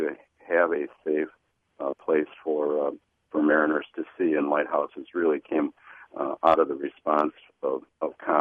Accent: Milwaukee, Wisconsin, United States; we remember as kids in Milwaukee, we grew up in Milwaukee, there was a booming fog signal to also let mariners know where Milwaukee was on a very foggy day.

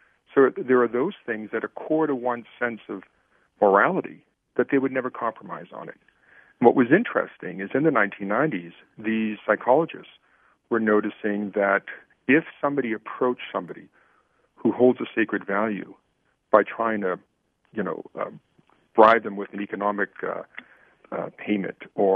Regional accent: United States; I'm coming to this as somebody who has spent the last 25 years as an American

